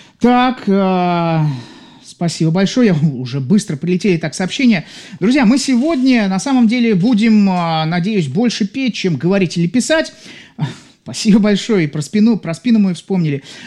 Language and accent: Russian; Saint Petersburg, Russia; я из Санкт-Петербурга.